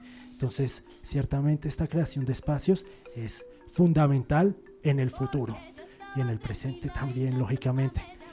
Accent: Bogotá, Colombia; yo soy un cachaco que nunca aprendió los lineamientos de cómo se baila la salsa, cómo se baila el vallenato

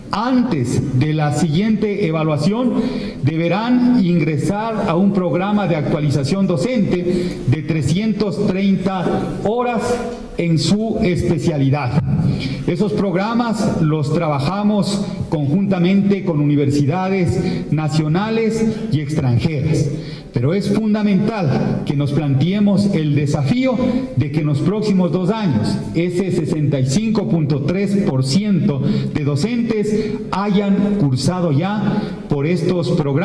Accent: Ecuador; Y aquí tenemos que hacernos un llamado de atención como ecuatorianos.

